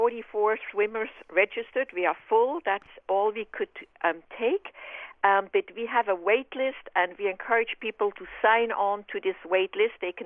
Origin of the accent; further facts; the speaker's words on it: Switzerland; moved away; I grew up in Switzerland swimming in rivers, and when I first immigrated in 1979, that was my first wish.